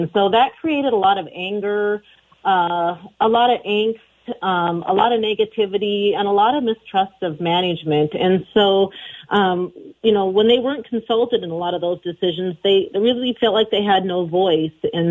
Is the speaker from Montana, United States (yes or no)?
yes; Montana, United States; I grew up in Montana. I grew up in a little town over on the east side of the mountains.